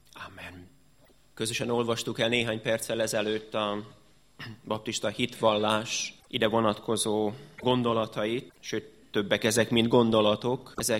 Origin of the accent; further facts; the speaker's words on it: Hungary; born there; Egyszer állampolgárai vagyunk annak az országnak, amelyben születtünk, ez Magyarország.